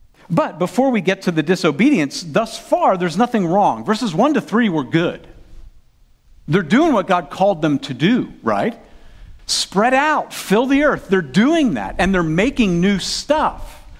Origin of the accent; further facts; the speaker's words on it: Carlisle, Pennsylvania, United States; I grew up in Carlisle, Pennsylvania, South Central Pennsylvania, home of Dickinson College.